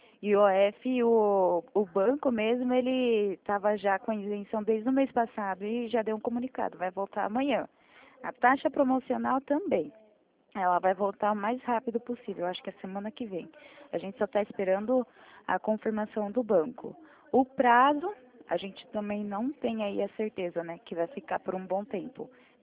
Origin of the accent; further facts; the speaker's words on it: Itatiba, São Paulo, Brazil; como eu sou de Itatiba